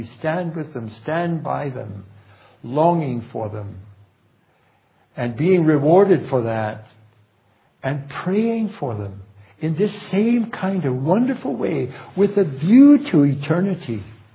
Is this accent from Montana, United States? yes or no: yes; Montana, United States; Recently in my home state of Montana, I hear that my nephew by marriage